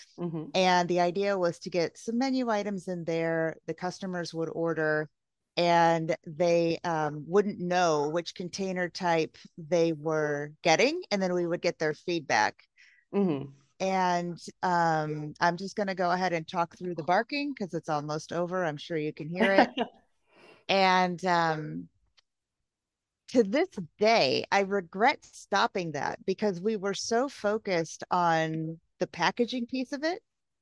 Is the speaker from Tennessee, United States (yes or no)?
no; Michigan, United States; now in Amsterdam, Netherlands; Yeah, because we're both Midwestern girls. You're from Ohio. I'm originally from Michigan, the Michigan-Indiana border. Both found ourselves in Amsterdam.